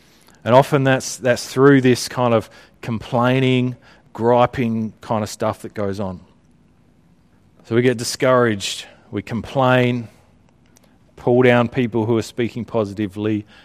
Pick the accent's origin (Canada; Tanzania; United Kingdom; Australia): Australia; in Australia we claim like Russell Crowe as an Aussie